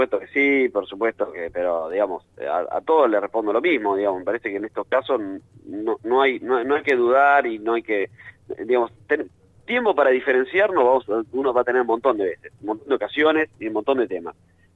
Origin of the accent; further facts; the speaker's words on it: La Plata, Buenos Aires Province, Argentina; Yo soy velardista en eso, por algo soy platense